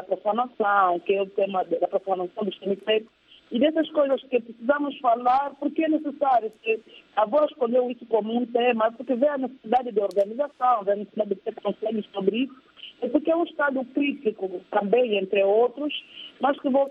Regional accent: Angola; Mas nós, como angolanos, e nessa época que veio a crise, e que todos nós entendemos

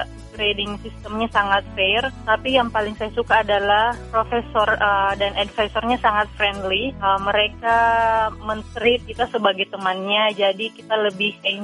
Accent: Makassar, South Sulawesi, Indonesia; Saya dari Makassar bisa buat pisang hijau.

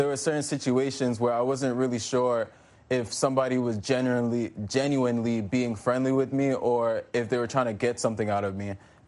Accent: New York, United States; Well, growing up in New York, in the high school I went to, which is Benjamin Banneker Academy, I had a really great history teacher.

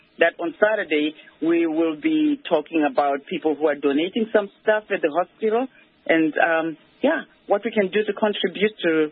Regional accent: Mutoko, Mashonaland East, Zimbabwe; now in Canada; I've always wanted to do something to raise awareness of what's happening in my hometown in Zimbabwe, Mutoko. That's where I'm from.

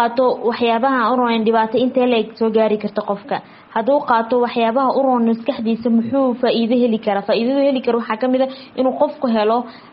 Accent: Mogadishu, Banaadir, Somalia; now in India; waxaan ka imaaday Soomaaliya qaasatan magaalada Muqdisho India waxaan imaaday 2016 kii

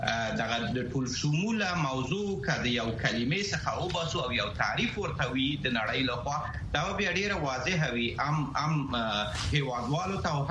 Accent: Afghanistan; زه نه د طالب لابیګار یم نه د پخواني نظام لابیګار یم، بلکې زه یو افغان یم او د خپل ولس درد را سره دی.

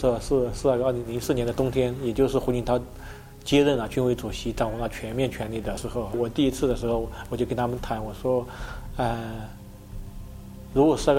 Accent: Sichuan, China; 会甚至从那个北京飞到我的老家那个四川

